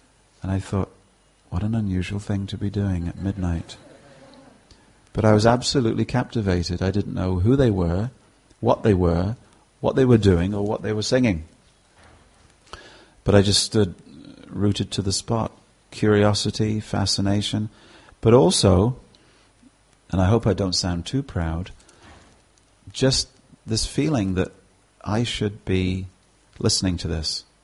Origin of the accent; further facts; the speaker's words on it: United Kingdom; I can't go and join them, which is what I want to do because I'm British and we don't do that sort of thing in the middle of the town square.